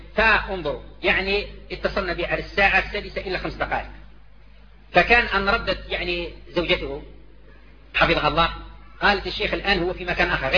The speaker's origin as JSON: {"language": "Arabic", "country": "Algeria", "said": "ونحن دعاة من الجزائر وكذا"}